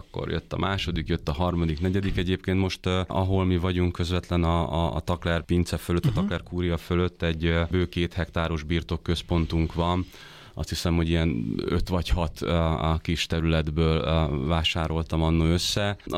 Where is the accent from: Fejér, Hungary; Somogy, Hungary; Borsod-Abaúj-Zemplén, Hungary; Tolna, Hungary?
Tolna, Hungary; Szekszárd; now in Budapest, Hungary; én Szekszárdon nőttem fel, tehát ugye alapból engem odaköt a gyerekkorom, a család, és tulajdonképpen, amikor felkerültem Budapestre, akkor azért vissza-vissza járkáltam Szekszárdon